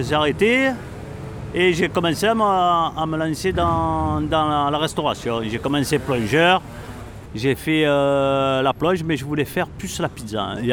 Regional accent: Marseille, Provence-Alpes-Côte d'Azur, France; Je suis né à La Cayolle. La Cayolle, c'est un endroit où, à l'époque, c'était les bidonvilles. Je suis resté là-bas, à La Cayolle, de 66, c'est-à-dire de ma naissance jusqu'à 73.

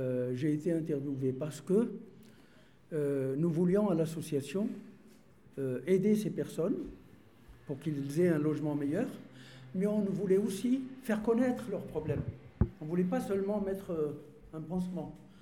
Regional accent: Morocco; now in France; Moi, je suis du Maroc. Donc, c'est ni en Algérie ni en France. J'ai mes parents, mes frères et sœurs sont au Maroc. Et en France, j'ai une sœur et un frère.

